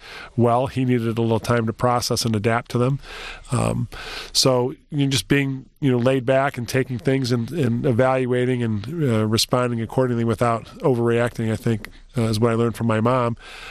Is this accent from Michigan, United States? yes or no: yes; Detroit, Michigan, United States; But I grew up in Detroit, and it was interesting as I go back to the old neighborhood. It's referred to as Brightmoor, the Brightmoor district.